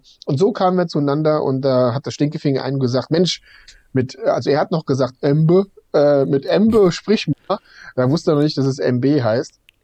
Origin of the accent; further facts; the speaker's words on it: Bad Oeynhausen, North Rhine-Westphalia, Germany; ja, wo kommst du her? Ja, aus Bad Oeynhausen.